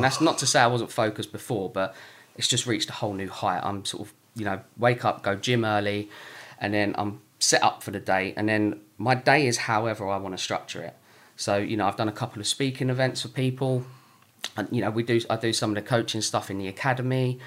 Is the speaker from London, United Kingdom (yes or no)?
no; East of England, United Kingdom; You know, I'm from Essex as well, not from a wealthy background.